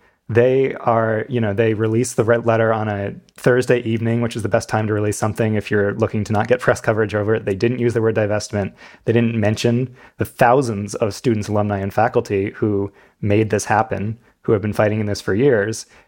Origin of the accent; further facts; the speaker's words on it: New York, United States; Yeah, I'm from right near New York City